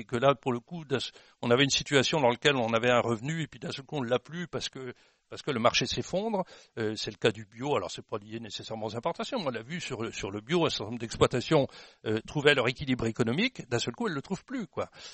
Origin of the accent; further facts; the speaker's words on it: Bourgogne-Franche-Comté, France; Globalement, chez moi, dans la Nièvre